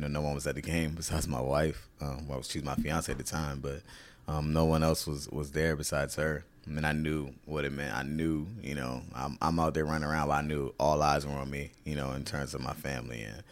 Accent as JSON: {"language": "English", "region": "Virginia", "country": "United States", "said": "I'm from Virginia, so not too far of a drive from Baltimore."}